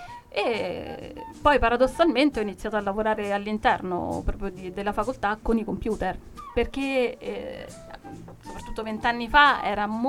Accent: Abruzzo, Italy; born there; sono nata in Abruzzo

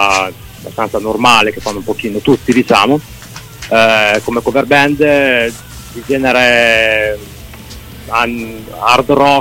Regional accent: Modena, Emilia-Romagna, Italy; Allora, noi veniamo da Modena.

